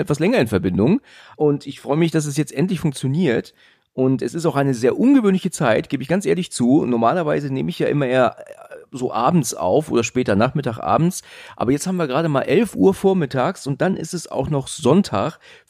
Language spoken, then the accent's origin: German; Hesse, Germany; Aus der Nähe von Frankfurt, genau.